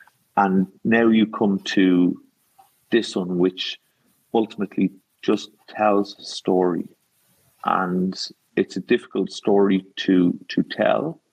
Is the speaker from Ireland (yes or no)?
yes; Ireland; something I would have seen as an Irish guy from this hemisphere